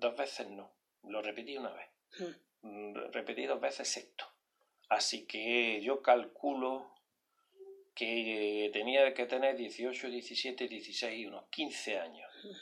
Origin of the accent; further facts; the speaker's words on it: Granada, Andalusia, Spain; born there; Entonces, ese barrio donde yo nací era de las casillas pequeñas, era un barrio que era solo para huérfanos de guerra, huérfanos de guerra y huérfanos de militares.